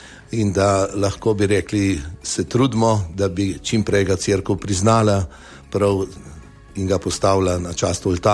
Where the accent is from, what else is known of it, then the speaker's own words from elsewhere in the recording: Velike Lašče, Central Slovenia, Slovenia; jaz kot otrok sem romal k Novi Štifti, ker sem doma iz Velikih Lašč.